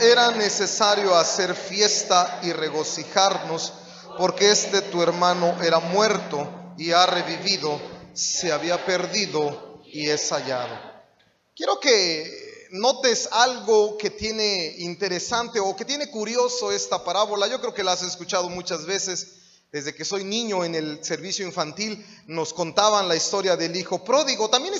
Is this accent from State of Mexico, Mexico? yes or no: yes; State of Mexico, Mexico; Vengo de del Estado de México.